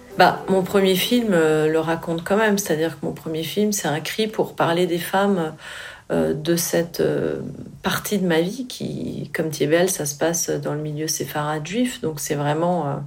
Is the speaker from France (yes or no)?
yes; Pays de la Loire, France; Parce que j'ai été élevée à la campagne quand j'étais petite, dans la Sarthe, numéro 72, sur la carte de France.